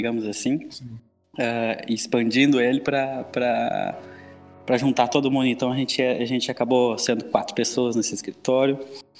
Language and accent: Portuguese; Santa Maria, Rio Grande do Sul, Brazil; eu sou de Santa Maria, me formei lá